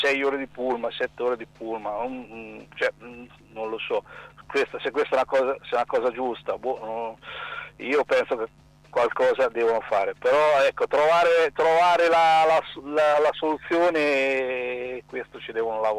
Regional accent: Ancona, Marche, Italy; sono anconetano

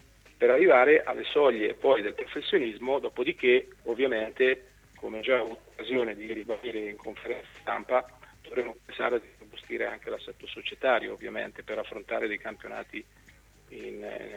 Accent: Ancona, Marche, Italy; se lo faccio perché sono di Ancona, perché amo i colori biancorossi

